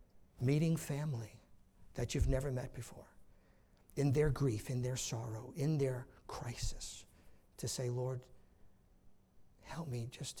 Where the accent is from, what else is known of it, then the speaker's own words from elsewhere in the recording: New York, United States; I grew up on Long Island, so I remember surfers.